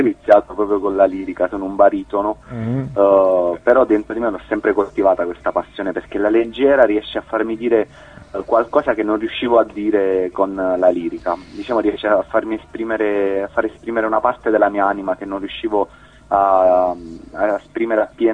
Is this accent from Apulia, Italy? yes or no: yes; Apulia, Italy; dalla Puglia, spero proprio dal mio paese, quindi dalla mia zona, dalla provincia di Foggia